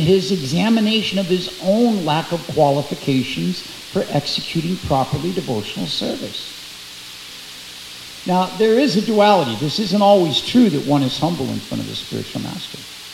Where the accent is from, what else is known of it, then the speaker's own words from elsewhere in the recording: St. Louis, Missouri, United States; to speak at my old alma mater, the temple I grew up in St. Louis.